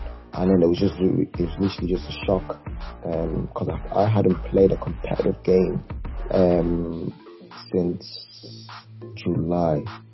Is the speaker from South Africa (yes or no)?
yes; South Africa; Being a South African, it just like kind of raised like the spirits